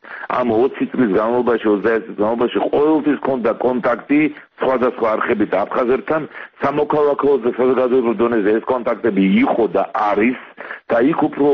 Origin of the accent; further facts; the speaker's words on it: Sukhumi, Abkhazia, Georgia; ეს არის ჩემი შინაგანი განწყობა, რომ სოხუმი ჩემი მშობლიური ქალაქი არის საქართველოს შემადგენელი ნაწილი.